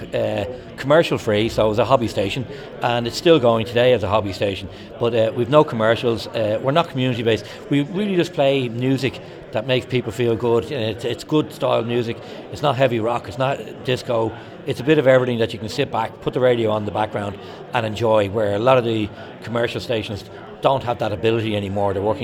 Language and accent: English; Dún Laoghaire, Leinster, Ireland; I'm from Dunleary, and Southside Radio were broadcasting from the Victor Hotel, which is very close to my home.